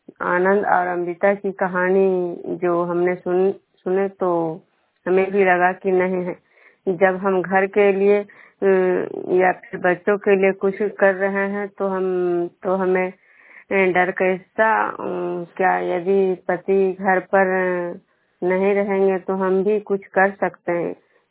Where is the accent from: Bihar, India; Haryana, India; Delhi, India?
Bihar, India; Vishnupur; मैं बिष्णुपुर ग्राम खुजरा पंचायत नालंदा जिला नगरनौसा प्रखंड के निवासी हूँ।